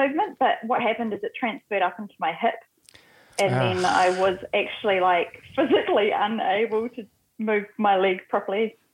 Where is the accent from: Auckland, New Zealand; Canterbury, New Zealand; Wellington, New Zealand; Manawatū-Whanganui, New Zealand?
Manawatū-Whanganui, New Zealand; Whanganui; also born or lived in South Island; I was born in the South Island, and we relocated here when I was 10, so I've been here for quite a while, but the South Island's still definitely home.